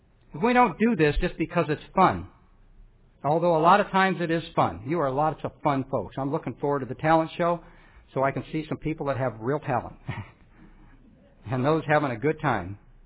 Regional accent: Illinois, United States; now in California, United States; You know, I was raised in Illinois. Anna and I were both raised in Illinois. And we always said, we get to California, we'll never go back to Illinois in the winter.

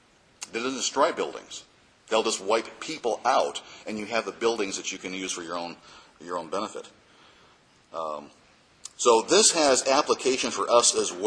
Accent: United States; Boy, I love being an American.

